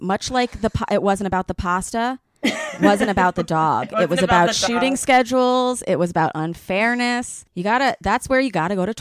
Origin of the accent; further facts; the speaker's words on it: New York, United States; I grew up on the Upper East Side of New York. I went to private school.